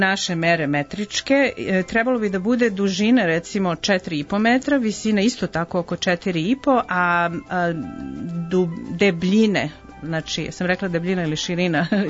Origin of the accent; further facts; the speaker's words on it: Obrenovac, Belgrade, Serbia; sam posetila Obrenovac, inače moj rodni grad